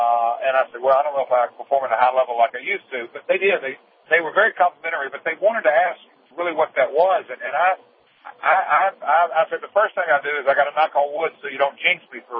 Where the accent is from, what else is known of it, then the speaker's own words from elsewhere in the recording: the South, United States; we were raised in the South on sweet tea